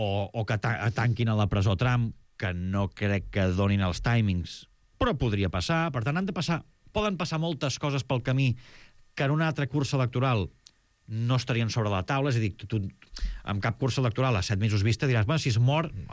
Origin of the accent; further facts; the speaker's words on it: Súria, Catalonia, Spain; No, home, jo sóc de Súria i...